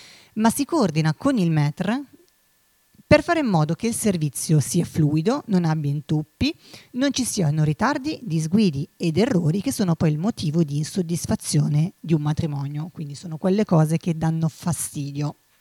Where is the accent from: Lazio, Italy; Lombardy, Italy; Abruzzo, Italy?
Lombardy, Italy; Como; now in Milan, Italy; Sono originaria di Como, ma da oltre 15 anni vivo a Milano